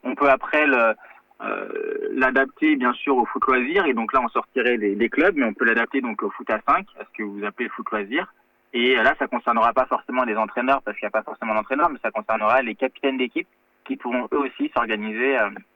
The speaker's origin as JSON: {"language": "French", "town": "Paris", "region": "Île-de-France", "country": "France", "tie": "born or raised there", "said": "donc j'ai 35 ans, je suis né à Paris, donc je viens de la région parisienne"}